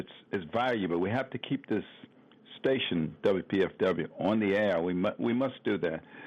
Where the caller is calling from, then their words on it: Washington, District of Columbia, United States; I am a contributor. … I'm calling from Washington, D.C.